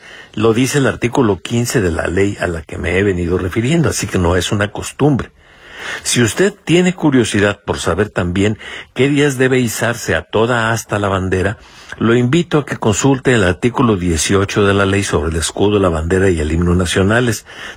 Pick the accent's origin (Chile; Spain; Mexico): Mexico; la historia de la bandera nacional es una historia interesante y que a todos nos incumbe como mexicanos.